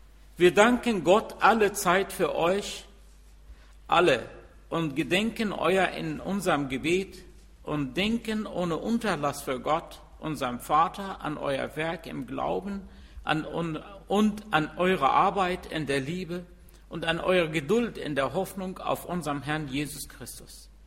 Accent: Egypt; now in Hanover, Germany; ich bin aus Ägypten. Ich bin hier in Hannover seit 2002

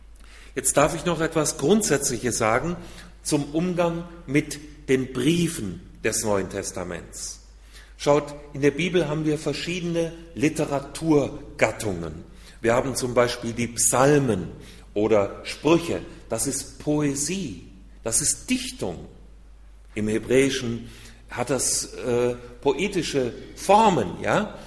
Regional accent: Hünfeld, Hesse, Germany; wir in unserer Gemeinde, aus der ich komme, im Landkreis Fulda, aus Hünfeld heißt die kleine Stadt

